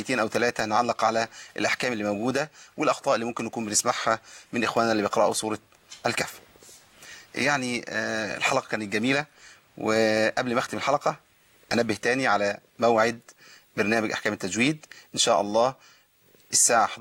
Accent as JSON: {"language": "Arabic", "country": "Egypt", "said": "ده موجود في حفص لكن في بعض الطرق اللي مش مقروء بها هنا عندنا في مصر"}